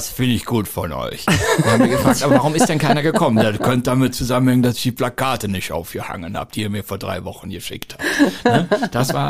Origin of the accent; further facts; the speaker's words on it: Bonn, North Rhine-Westphalia, Germany; meiner Heimatstadt Bonn.